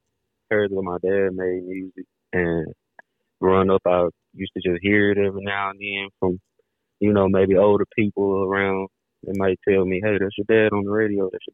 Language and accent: English; Dallas, Texas, United States; Yes, I grew up in Dallas, Texas. I lived about the age of 10. So I also have some Dallas, Texas culture side of me also in my music and in myself.